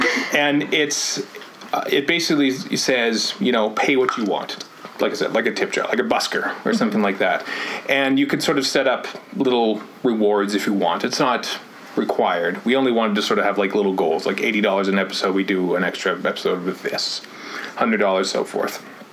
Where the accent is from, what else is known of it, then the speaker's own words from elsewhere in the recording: Canada; you know, we're Canadian, so we're kind of humble